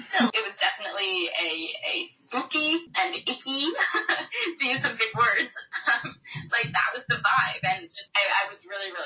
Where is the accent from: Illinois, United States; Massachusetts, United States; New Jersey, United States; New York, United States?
Massachusetts, United States; Lexington; I was at home, so I'm from Lexington, Massachusetts, and I had a dentist appointment that day.